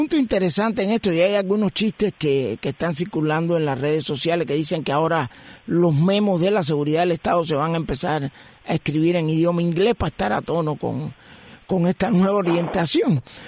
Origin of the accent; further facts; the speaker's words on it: Cuba; moved away; Desde que yo salí de Cuba, no voy a decir cuántos años